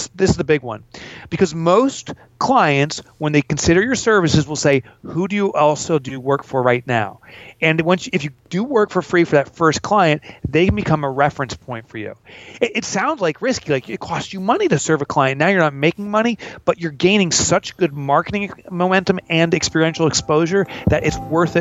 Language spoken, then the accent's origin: English; New York, United States; And I'm from the New York area.